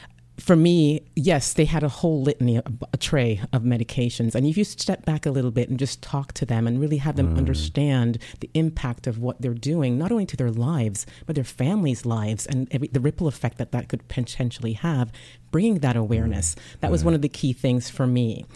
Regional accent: Jamaica; I'm originally from Jamaica.

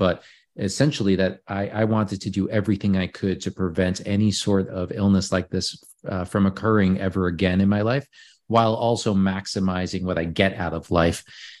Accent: New York, United States; So I grew up in Long Island, New York, about 30 minutes outside of New York City.

